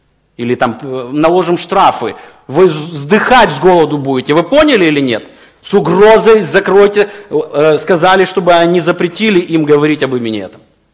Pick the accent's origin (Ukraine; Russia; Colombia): Ukraine; я украинец.